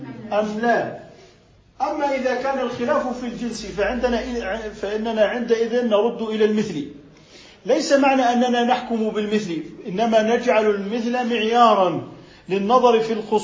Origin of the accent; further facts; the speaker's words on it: Jordan; ونحن عندنا في الأردن عرف بتأخير المهر المؤجل